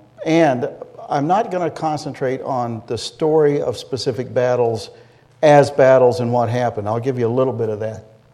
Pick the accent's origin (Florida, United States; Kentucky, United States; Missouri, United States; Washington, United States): Missouri, United States; And by the way, I'm a Missouri native. I'm from Harrison County. So I'm back home.